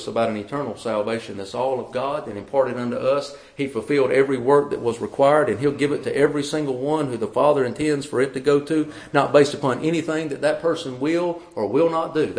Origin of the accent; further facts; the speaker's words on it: Georgia, United States; I remember whenever I grew up in South Georgia, I could dial four numbers and dial anybody within a 10-mile radius of my house.